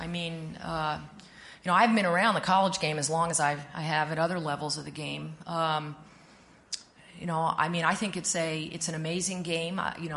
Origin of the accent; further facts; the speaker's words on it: Pennington, New Jersey, United States; the difference between what young girls and young women have now and when I was growing up in Pennington, New Jersey, is night and day.